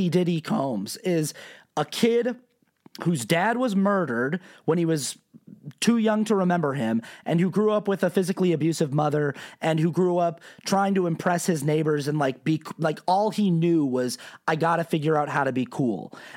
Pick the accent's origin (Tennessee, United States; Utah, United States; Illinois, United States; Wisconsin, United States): Utah, United States; because I grew up in Utah